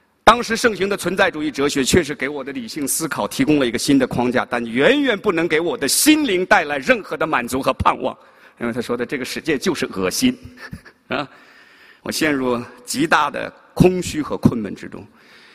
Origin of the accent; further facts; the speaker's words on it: China; first language Mandarin; 我呢是在国内出生长大啊，外婆和妈妈都是基督徒